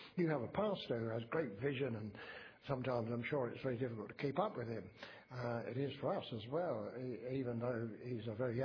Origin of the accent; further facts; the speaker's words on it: United Kingdom; We often, as British people, look back to Winston Churchill.